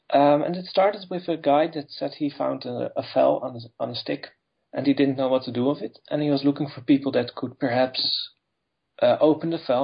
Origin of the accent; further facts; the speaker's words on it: Netherlands; I'm from the Netherlands